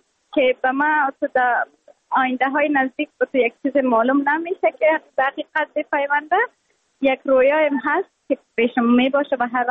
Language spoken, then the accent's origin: Persian; Afghanistan; moved away